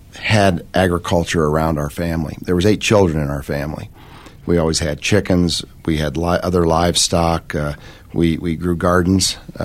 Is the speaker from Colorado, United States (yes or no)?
yes; Evergreen, Colorado, United States; I grew up in Evergreen, Colorado, on a small acreage, 5 acres up there.